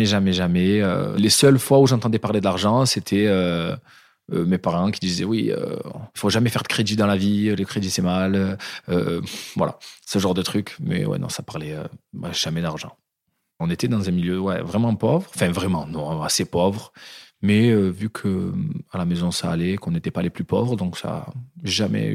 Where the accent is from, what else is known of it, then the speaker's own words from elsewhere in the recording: Marignane, Provence-Alpes-Côte d'Azur, France; Je viens d'une petite ville du sud de la France, de Marignane.